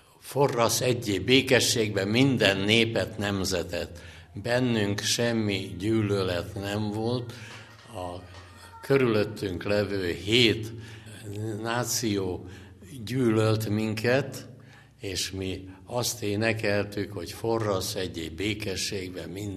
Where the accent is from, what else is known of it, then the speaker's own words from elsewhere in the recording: Budapest, Hungary; born there; Én Pesten születtem